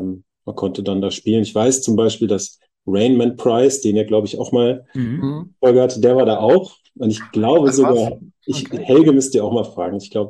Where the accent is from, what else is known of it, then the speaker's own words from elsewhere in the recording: Bad Honnef, North Rhine-Westphalia, Germany; also born or lived in Bonn; ich bin in Bonn geboren und ein bisschen weiter südlich aufgewachsen, im wunderschönen Bad Honnef. Ein kleines Städtchen. 30.000 Leute ist jetzt nicht besonders groß